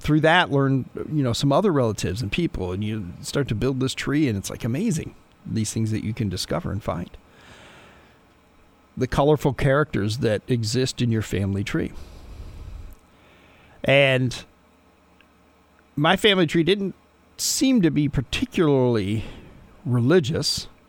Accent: Detroit, Michigan, United States; born there; now in Toledo, United States; because I was born in Detroit, and my parents both were born and raised in Pittsburgh, and that's where all our family's from.

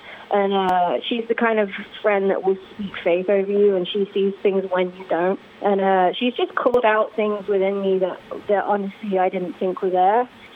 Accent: Coventry, West Midlands, United Kingdom; I'm a girl from Coventry, England that wanted to be a hairdresser

